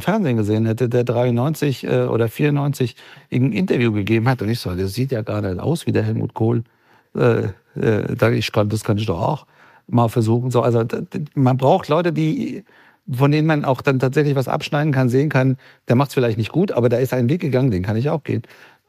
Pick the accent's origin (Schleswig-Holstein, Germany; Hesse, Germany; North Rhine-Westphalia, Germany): Hesse, Germany; Frankfurt; Und auch bei uns in Frankfurt. Ich komme ja auch noch aus derselben Stadt